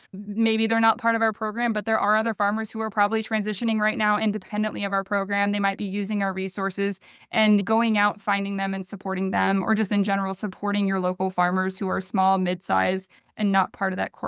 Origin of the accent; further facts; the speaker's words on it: Indiana, United States; It also happened in Indiana, my home state.